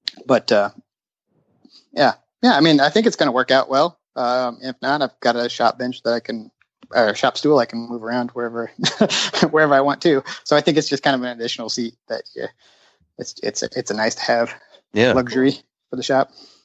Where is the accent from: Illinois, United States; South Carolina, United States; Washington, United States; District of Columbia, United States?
Illinois, United States; I'm from Central Illinois, so it was probably just a little under 4 hour drive.